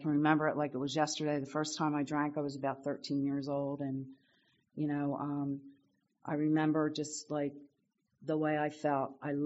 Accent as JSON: {"language": "English", "town": "Bensalem", "region": "Pennsylvania", "country": "United States", "tie": "born or raised there", "said": "I grew up in Bensalem, Pennsylvania. I'm one of seven. I'm a middle child of seven."}